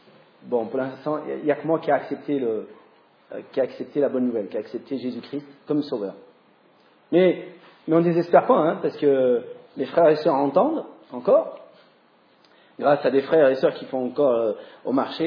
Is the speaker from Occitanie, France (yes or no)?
no; Vénissieux, Auvergne-Rhône-Alpes, France; Alors, moi je suis lyonnais, hein, je suis vénitien, pas loin d'ici. Hein. Je suis de Vénissieux, quartier des Minguettes. Donc, je suis né il y a très très longtemps.